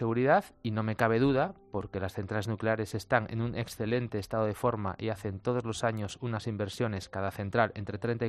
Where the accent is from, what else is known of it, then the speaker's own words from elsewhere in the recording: Asturias, Spain; En Navidad estábamos en mangas de camisa, sí, en Asturias, sí, en uh-huh, mi tierra.